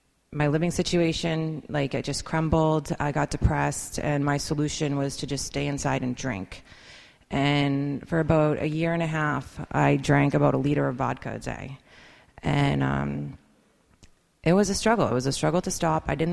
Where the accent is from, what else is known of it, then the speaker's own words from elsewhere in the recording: New Hampshire, United States; I grew up in New Hampshire.